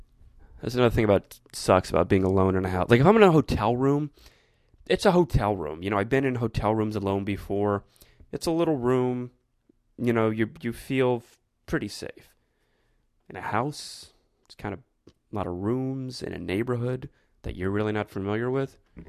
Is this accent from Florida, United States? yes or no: yes; Florida, United States; Whereas I grew up in South Florida, all of my family is in South Florida.